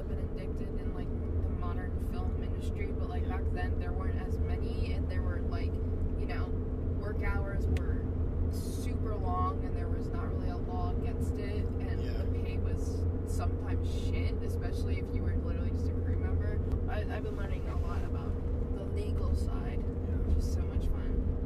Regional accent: Midwest, United States; I'm from the Midwest.

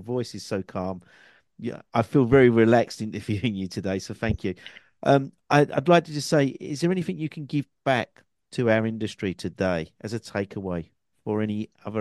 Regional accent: London, United Kingdom; accent: London; My English is from London, so I have an accent. I talk around the world, so sometimes my accent blurs a little bit.

